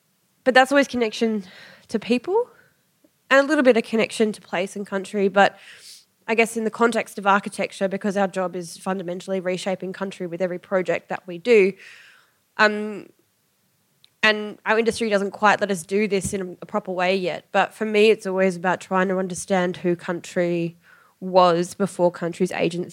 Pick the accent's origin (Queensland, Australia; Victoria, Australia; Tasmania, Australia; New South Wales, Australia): Tasmania, Australia; I grew up in Tasmania